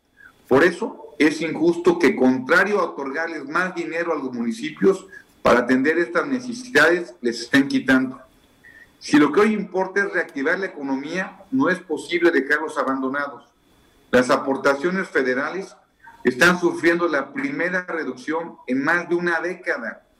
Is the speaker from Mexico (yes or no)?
yes; Mexico